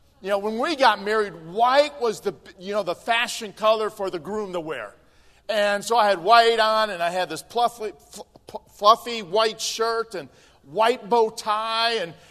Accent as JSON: {"language": "English", "region": "Midwest", "country": "United States", "said": "I mean, I'm from the Midwest, and man, it's been humid lately."}